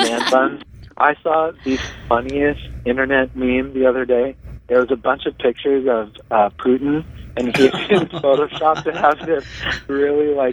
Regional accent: Portland, United States; Vinyl. I'm from Portland.

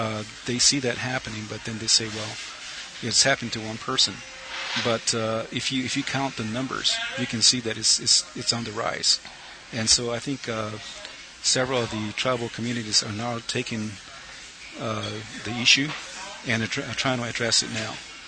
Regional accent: Cochiti Pueblo, New Mexico, United States; I grew up at Cochiti Pueblo. I'm from Cochiti.

